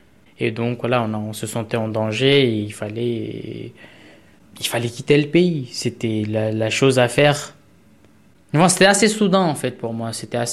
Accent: Bangladesh; moi, je suis originaire du Bangladesh, donc c'est là-bas que tout a commencé.

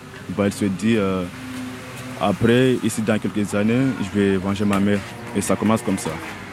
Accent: Mayotte; also born or lived in Comoros; Oui. Et j'ai grandi ici à Mayotte.

